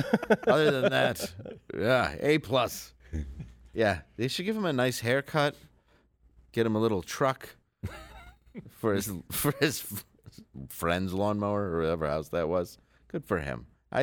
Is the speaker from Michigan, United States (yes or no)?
yes; Michigan, United States; And also, I am from Michigan, and we have apologized for Michael Moore on many occasions.